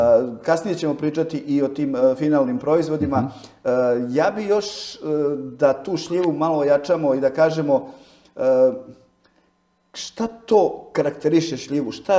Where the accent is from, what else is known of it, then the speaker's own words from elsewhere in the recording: Sarajevo, Federation of Bosnia and Herzegovina, Bosnia & Herzegovina; ja sam taj pitomac iz Sarajeva, iz bivše Jugoslavije